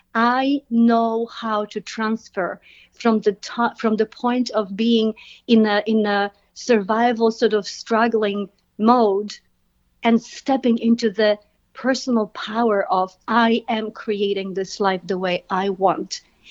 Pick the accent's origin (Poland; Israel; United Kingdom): Poland; English is a second language; moved away as an adult; now in United States; I came to this country from Poland with $200 in my pocket, one suitcase in my hand, knowing one person in New York with barely speaking English.